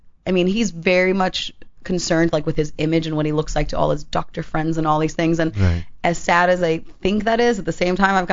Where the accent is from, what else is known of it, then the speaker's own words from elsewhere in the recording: Miami, Florida, United States; Driven through. I'm actually from Miami.